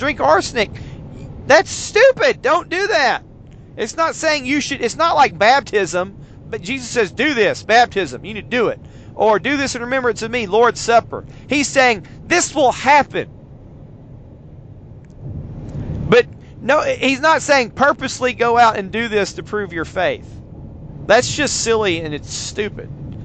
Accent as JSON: {"language": "English", "town": "Harrison", "region": "Tennessee", "country": "United States", "said": "I'm from Harrison, Tennessee. And not far up Highway 58 is Birchwood, Tennessee, which is like the country."}